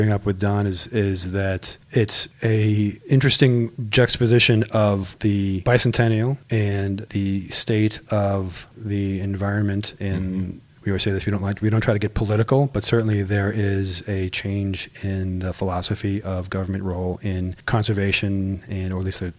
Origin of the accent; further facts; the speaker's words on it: Concord, United States; I mean, I grew up here. I grew up in Concord, and I used to go to the dump.